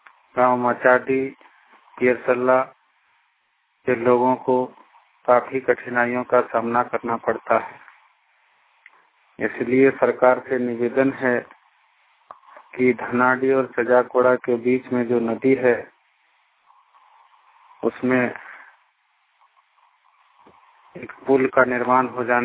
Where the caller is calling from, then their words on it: Dhanadi, Jharkhand, India; झारखंड से झारखंड वाणी में मैं अपना विचार और संदेश देना चाहता हूं।